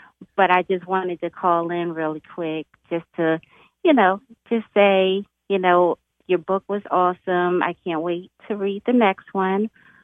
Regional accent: Philadelphia, Pennsylvania, United States; now in Delaware, United States; I am actually, I'm from Philadelphia, but I live in Delaware.

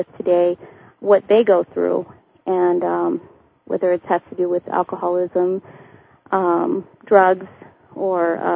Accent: Southwest, United States; now in Albuquerque, United States; I'm from the Southwest, and right now we're located in Albuquerque, New Mexico.

